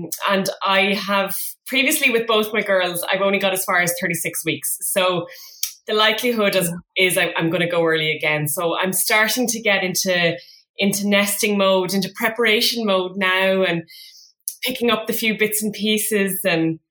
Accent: Cavan, Ulster, Ireland; I think you mentioned in my intro, I am from Cavan originally. So where I'm living now is less than about 3 minutes from my home house where mum and dad still live

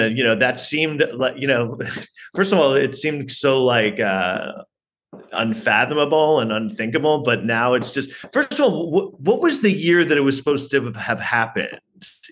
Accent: New York City, New York, United States; I'm from New York City and like I grew up so fascinated and enamored with movies

